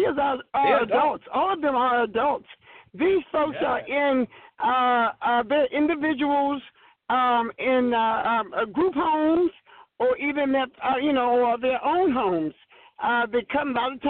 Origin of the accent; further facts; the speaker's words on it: North Arlington, Virginia, United States; from North Arlington, in Virginia, and we are a very close knit family.